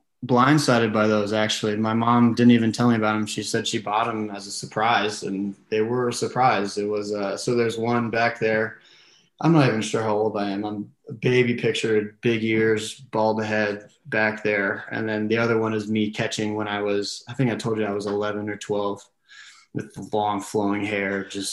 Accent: California, United States; I'm from Southern California, so my parents aren't able to come to all the games

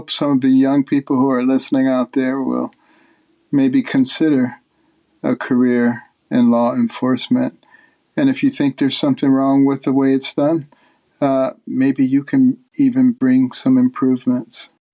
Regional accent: Detroit, Michigan, United States; also born or lived in Boston; growing up in Detroit and in Boston and in some pretty rough environments, I never had any problems with police.

